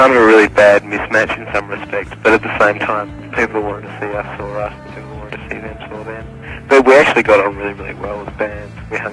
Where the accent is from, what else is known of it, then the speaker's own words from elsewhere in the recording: Australia; we're both Australian bands, we're both three pieces